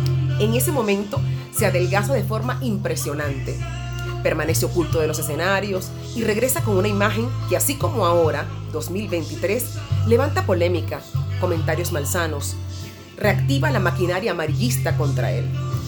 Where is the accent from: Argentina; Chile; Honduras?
Argentina; en mi querido país del mate, como llamo Argentina